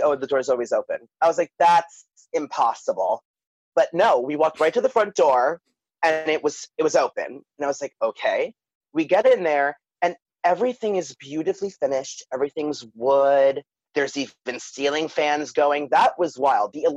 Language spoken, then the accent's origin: English; Staten Island, New York, United States; me and my sister, who are from Staten Island, had, you know, we didn't really know. But me and my sister were teenagers. Like, I was 17